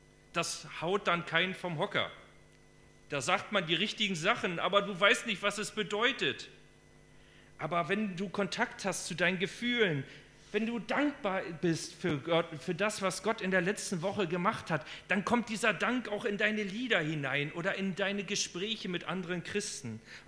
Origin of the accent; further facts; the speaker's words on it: Germany; Als Deutsche sind wir sehr verkopft.